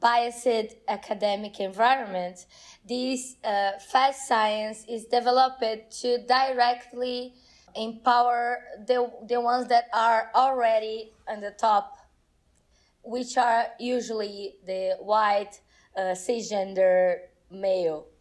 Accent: Brazil; English is a second language; I'm currently in Brazil. I'm from Brazil, actually.

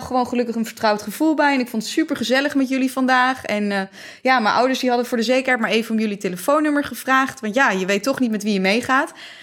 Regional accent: Zeewolde, Flevoland, Netherlands; met een vriendinnetje van mij uit Zeewolde... waar ik ben opgegroeid.

